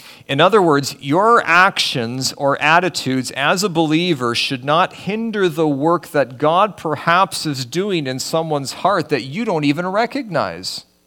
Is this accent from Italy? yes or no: no; Richmond, British Columbia, Canada; actually started his ministry as a pastor in my hometown in Richmond, B.C., at a small Baptist church that my parents were attending for a short time